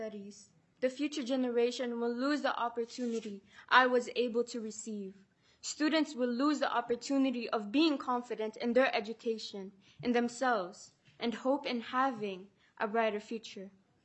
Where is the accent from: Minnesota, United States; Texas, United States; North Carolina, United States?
Minnesota, United States; Saint Paul; I am a student from St. Paul.